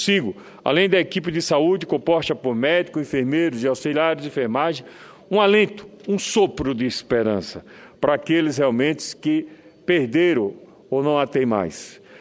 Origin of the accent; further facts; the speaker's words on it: Itabaiana, Sergipe, Brazil; sou de Itabaiana, minha cidade possui o maior percentual de veículo por pessoa do país.